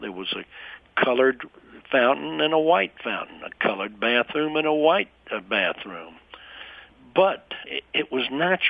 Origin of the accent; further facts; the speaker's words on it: the South, United States; As far as growing up in the South, I never really saw, I didn't recognize anti-Semitism.